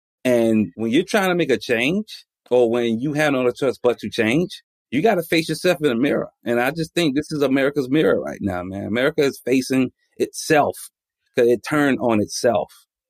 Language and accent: English; Atlanta, Georgia, United States; I'm from Atlanta, Georgia, right?